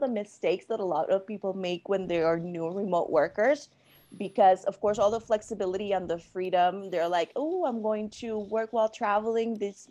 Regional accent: Panama City, Panamá, Panama; English is a second language; moved away as an adult; now in United States; Yes, I am from Panama City, Panama. I was born and raised there. And then I moved to the US for college.

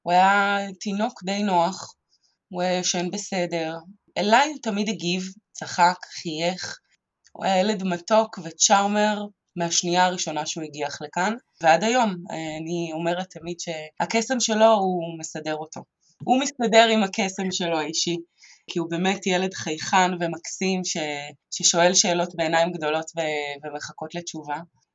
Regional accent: Arad, Southern District, Israel; אני נולדתי וגדלתי בערד, הייתי ילדה, נערה ובחורה מאוד מאוד רגישה.

